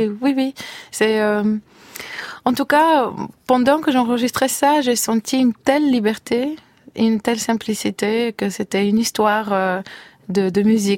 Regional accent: Plovdiv, Plovdiv Province, Bulgaria; et notamment revenir dans ma ville natale, Plovdiv, ça, c'était pas vraiment une chose que je pouvais faire dans le passé.

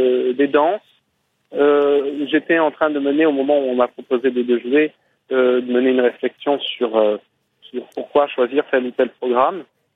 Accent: Marseille, Provence-Alpes-Côte d'Azur, France; en Provence, dans le sud de la France, donc Marseille, ma ville natale

